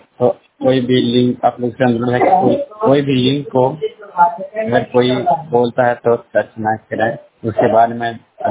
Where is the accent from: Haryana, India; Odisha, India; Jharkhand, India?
Jharkhand, India; Deoghar; मैं झारखंड का देवघर डिस्ट्रिक्ट के रहने वाला हूँ। मेरा उम्र 20 साल है, मैं अभी 12वीं कर रहा हूँ।